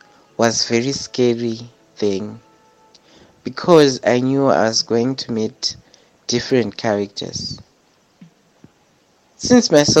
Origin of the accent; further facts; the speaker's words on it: Chitungwiza, Harare, Zimbabwe; a trans woman born and raised in Chitungwiza. Growing up, my life was superb. I grew up in an environment with girls.